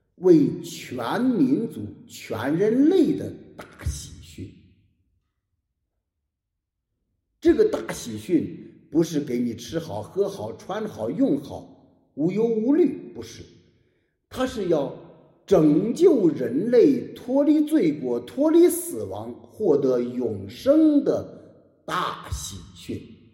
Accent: China; 后来我们中国人呢，又把喜乐建立在什么肤浅的喜乐上

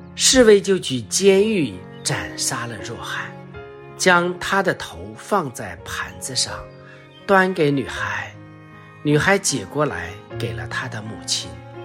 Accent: China; 其实我们对生和死啊，在我们中国人的看来，我们对死的状况我们很在乎，我们很在意。

